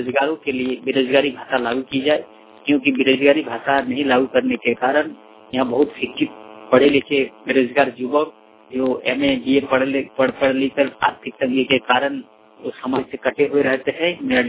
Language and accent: Hindi; Jalain, Jharkhand, India; के फतेहपुर प्रखंड के पंचायत सिमुली के गांव जलाइन के निवासी हूँ।